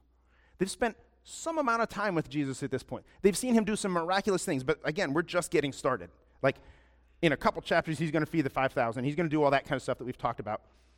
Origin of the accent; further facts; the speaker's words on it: Ohio, United States; I'm not a seafaring guy. I'm from Ohio, so we don't have a lot of sea experiences.